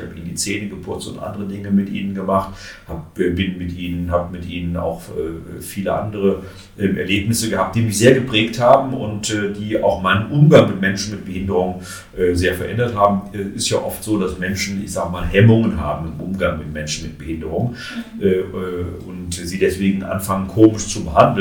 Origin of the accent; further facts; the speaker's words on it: Frankfurt, Hesse, Germany; ich bin aufgewachsen in Frankfurt